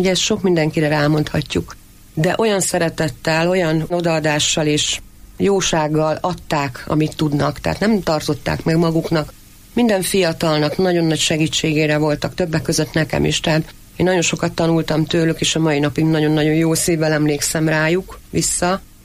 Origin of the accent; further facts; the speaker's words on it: Borsod-Abaúj-Zemplén, Hungary; Vidéki családból származom. Szüleim tulajdonképpen egyszerű emberek voltak, egyébként nem messze Miskolcon nőttem föl, Miskolc egy 30 kilométerre.